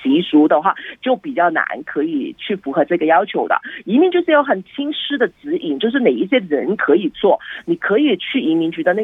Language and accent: Chinese; China; now in Sydney, Australia